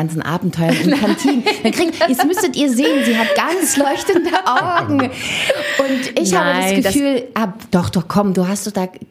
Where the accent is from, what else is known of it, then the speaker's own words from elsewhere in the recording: Baden-Württemberg, Germany; ich bin ja Schwäbin